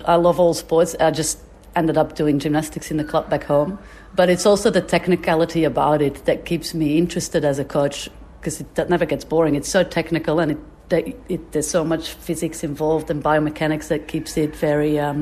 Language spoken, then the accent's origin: English; Belgium; now in Albury, Australia; I'm from Belgium. I came straight to Albury, so 10 years ago.